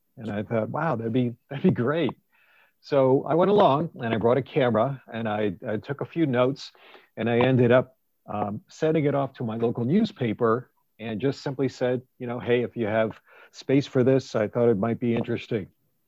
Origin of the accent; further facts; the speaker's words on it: Rhode Island, United States; I'm Rhode Island born, Rhode Island bred, and when I die, I'll be Rhode Island dead.